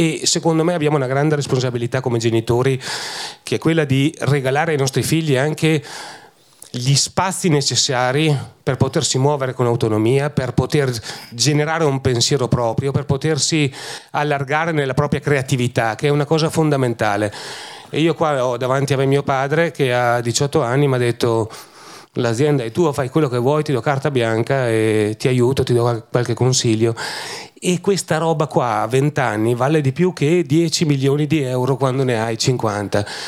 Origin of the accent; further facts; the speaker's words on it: Vigo di Ton, Trentino-Alto Adige, Italy; io non posso dire che vengo da Vigo di Ton, non posso dire che vengo da Trento